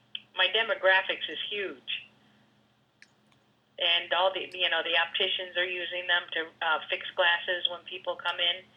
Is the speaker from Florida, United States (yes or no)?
yes; Miami, Florida, United States; also born or lived in Albany; I'm originally from Miami, Florida, and father was a professor at the University of Miami.